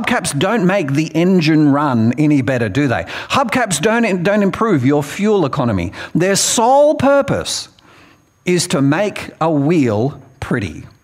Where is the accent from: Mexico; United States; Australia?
Australia; Long Jetty, New South Wales; Like I said, I grew up here on the Central Coast, living at Long Jetty, the beach on one side, the lake on the other.